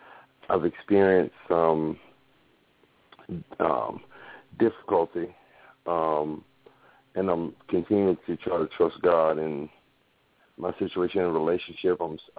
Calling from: Durham, North Carolina, United States; I'm from Durham, North Carolina.

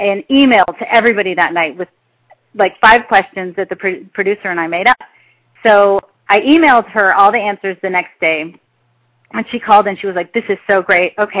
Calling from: San Antonio, Texas, United States; I'm calling from San Antonio, Texas

